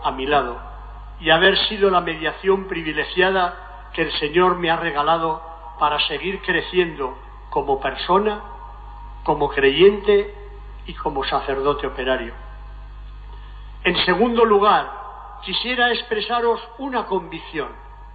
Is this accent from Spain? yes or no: yes; Ejea de los Caballeros, Aragon, Spain; y media Egea, mi pueblo natal, al que tanto quiero y tanto debo